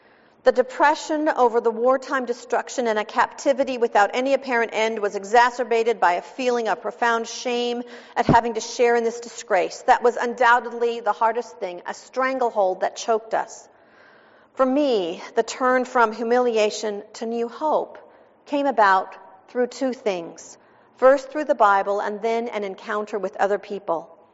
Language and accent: English; Maryland, United States; born there; also born or lived in Oklahoma; I was born in Maryland, although I didn't live there for very long. I lived in Oklahoma for 9 years.